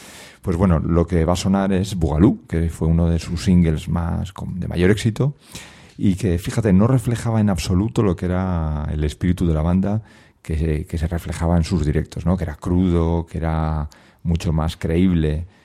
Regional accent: Santander, Cantabria, Spain; que es un grupo de mi tierra, de Santander

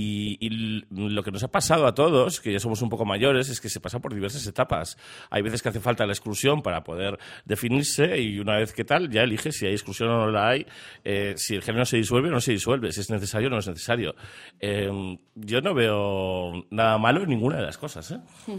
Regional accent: San Sebastián, Basque Country, Spain; y en Donosti también yo, que soy de Donosti, participaba en ese tipo de ambientes.

